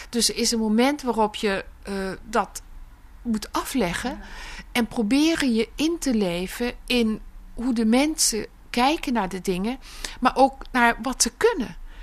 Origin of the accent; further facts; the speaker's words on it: Belgium; dat omdat ik uit België kom oorspronkelijk